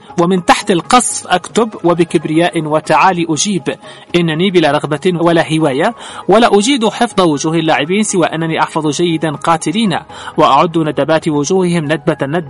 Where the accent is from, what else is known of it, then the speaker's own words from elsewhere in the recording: Yemen; مؤيدي العدوان والمحايدين من العار أن يحسبوا علينا كيمنيين